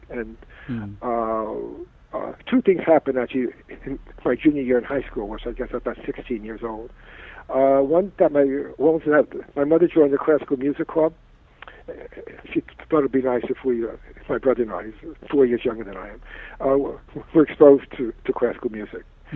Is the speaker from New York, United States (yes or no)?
yes; Brooklyn, New York, United States; born there; now in Temecula, United States; I was born in Brooklyn. And I ended up in Temecula.